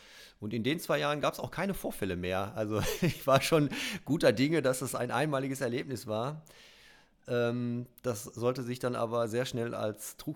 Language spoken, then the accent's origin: German; North Rhine-Westphalia, Germany; also ich komme ja ursprünglich aus NRW, habe da zu dem Zeitpunkt auch gelebt